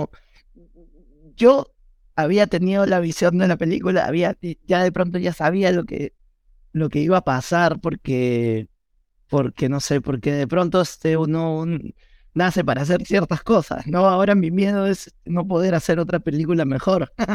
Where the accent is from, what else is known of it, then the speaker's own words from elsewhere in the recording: Peru; hacer como una especie de radiografía de lo que somos los peruanos.